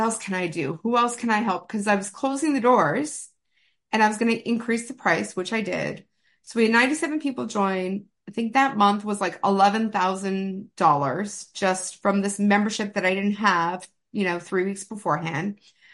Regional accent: Canada; As a Canadian

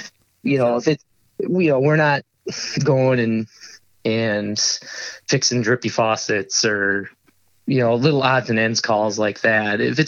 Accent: Iowa, United States; I'm from Iowa.

